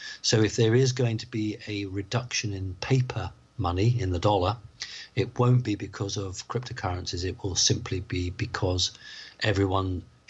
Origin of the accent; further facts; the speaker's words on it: United Kingdom; Now, as a British person, mm-hmm. I'm not very good with American uniforms.